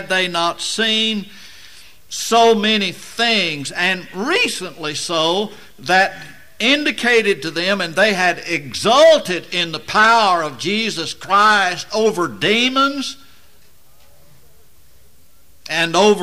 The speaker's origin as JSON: {"language": "English", "region": "Tornado Alley", "country": "United States", "tie": "born or raised there", "said": "I grew up in Tornado Alley, literally."}